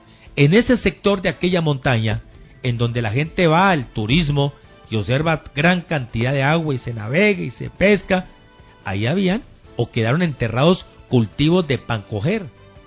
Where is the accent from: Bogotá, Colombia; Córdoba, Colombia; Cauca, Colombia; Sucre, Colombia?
Cauca, Colombia; Gelima; a mi paisana que nació en Yolombó y que estamos pegadito allá a Gelima, donde es mi tierra natal